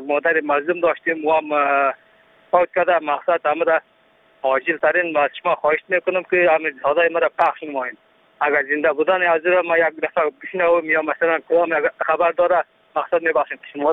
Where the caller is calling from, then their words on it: Mazar-i-Sharif, Balkh, Afghanistan; ولایت ما مزار شریف جای ما کشیده می باشد.